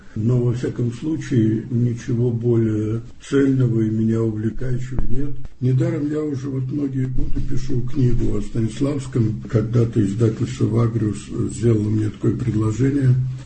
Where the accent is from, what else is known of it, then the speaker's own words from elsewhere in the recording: Russia; и я, значит, из России